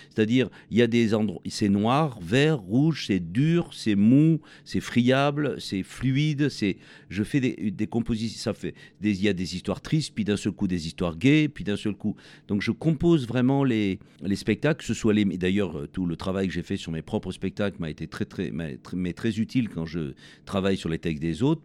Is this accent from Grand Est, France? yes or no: no; Provence-Alpes-Côte d'Azur, France; cette extraordinaire évocation de la Provence, qui est mon pays natal, qui compte énormément pour moi